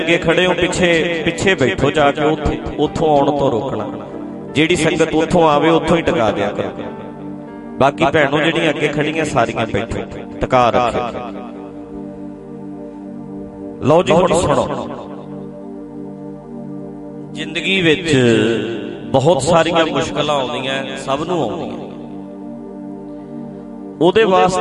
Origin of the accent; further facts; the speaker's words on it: Dhadrian, Punjab, India; ਮੈਂ ਢੱਡਰੀਆਂ, ਮੇਰਾ ਪਿੰਡ ਨੇੜੇ ਹੀ ਹੈ ਤੁਹਾਡੇ, ਬਾਹਲਾ ਦੂਰ ਤੇ ਹੈ, ਨਿੱਕੇ ਹੁੰਦਿਆਂ ਵੇਖਿਆ ਹੀ ਹੈ